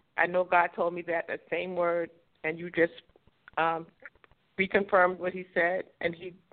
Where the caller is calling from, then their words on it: North Carolina, United States; I'm calling from North Carolina.